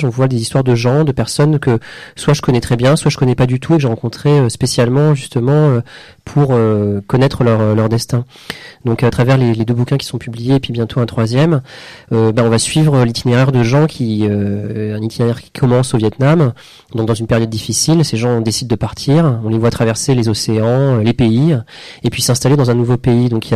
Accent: France; moi je suis français, mais avec des origines vietnamiennes.

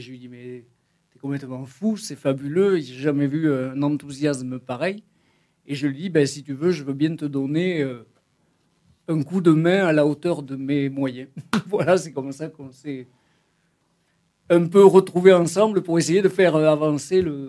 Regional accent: Rodez, Occitanie, France; born there; je suis né à Rodez, j'ai une famille d'imprimeurs

